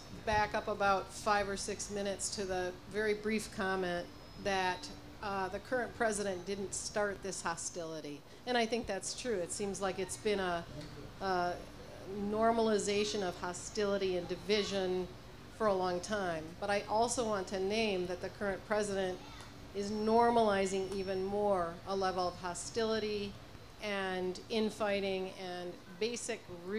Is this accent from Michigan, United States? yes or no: yes; Ann Arbor, Michigan, United States; from Ann Arbor, and I'm Zoe's mom.